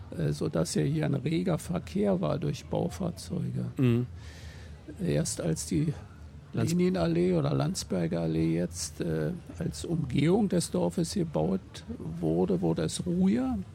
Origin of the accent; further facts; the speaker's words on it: Berlin, Germany; Also geboren bin ich im Krankenhaus, aber dann kam ich nach Hause und bin eigentlich mein ganzes Leben bis auf Lehrzeit und Studienzeit, wo man eben auswärts ist, hier gewesen.